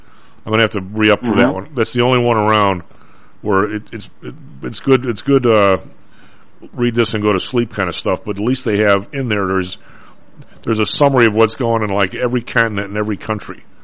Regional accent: United Kingdom; We're British.

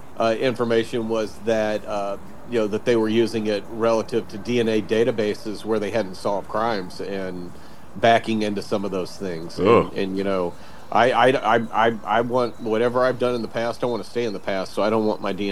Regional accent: the South, United States; I grew up in the South

